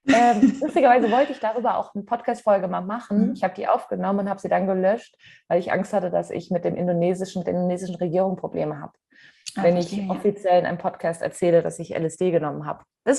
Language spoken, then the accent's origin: German; Mainz, Rhineland-Palatinate, Germany; ich komme aus Mainz ursprünglich